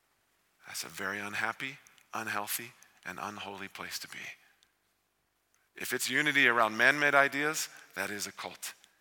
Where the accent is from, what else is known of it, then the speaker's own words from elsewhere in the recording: Texas, United States; and you know I grew up in Texas, I picked the wrong sport.